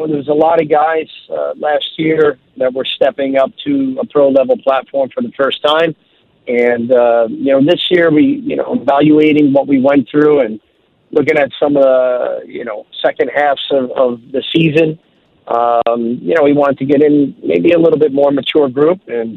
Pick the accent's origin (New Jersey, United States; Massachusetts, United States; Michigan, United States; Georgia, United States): New Jersey, United States; When I grew up in Jersey, I go across on the PATH train and watch hockey